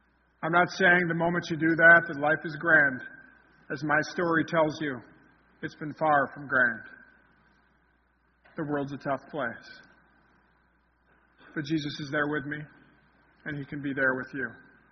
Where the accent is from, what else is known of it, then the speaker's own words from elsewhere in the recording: Michigan, United States; In my home state of Michigan, they've outlawed dove hunting.